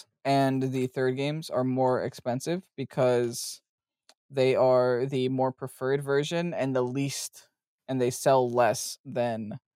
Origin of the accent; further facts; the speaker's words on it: New Jersey, United States; accent: Northeastern; I also think my funny Northeastern accent adds to the comedy.